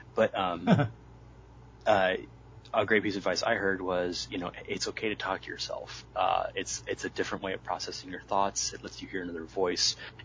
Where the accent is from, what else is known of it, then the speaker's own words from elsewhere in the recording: New York, United States; That's because I'm a New Yorker.